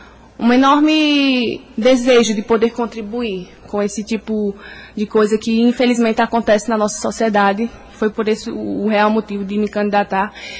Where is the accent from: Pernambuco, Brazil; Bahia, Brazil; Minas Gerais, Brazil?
Pernambuco, Brazil; Rancharia; now in Araripina, Brazil; tenho 25 anos e sou natural do distrito de Bom Jardim, mais conhecido como Rancharia, né? Mas atualmente moro em Araripina, já faz quase 10 anos.